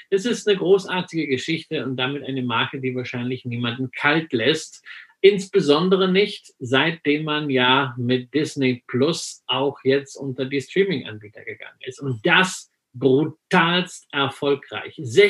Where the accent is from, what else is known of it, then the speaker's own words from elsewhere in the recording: West Germany, Germany; weil ich bin ja im Westen groß geworden.